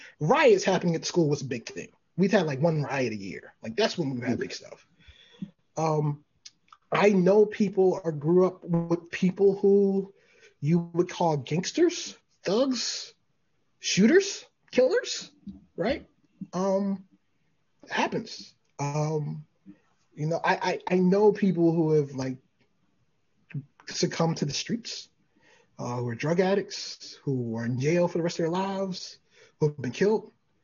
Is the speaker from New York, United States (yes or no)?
no; Baltimore, Maryland, United States; Look, I mean, growing up in Baltimore, my parents did their best to shelter me, right?